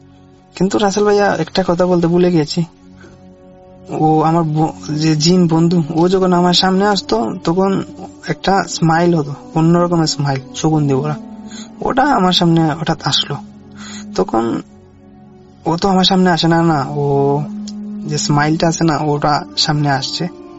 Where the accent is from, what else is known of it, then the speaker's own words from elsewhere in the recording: Dowarabazar, Sylhet Division, Bangladesh; আমার বাড়ি সিলেট দোয়ারা বাজার থানা লক্ষ্মীপুর ইউনিয়নের কোন এক গ্রামে।